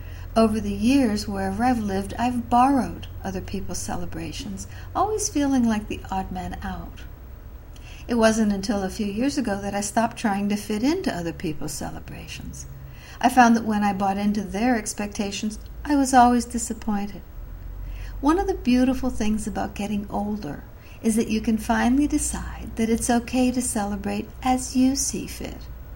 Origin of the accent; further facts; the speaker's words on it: Brazil; Christmas trees were pretty sad-looking when I was growing up in Brazil.